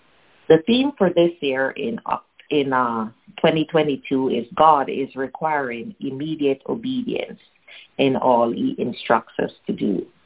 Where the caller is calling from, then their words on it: Vancouver, British Columbia, Canada; I'm calling in from Vancouver, Canada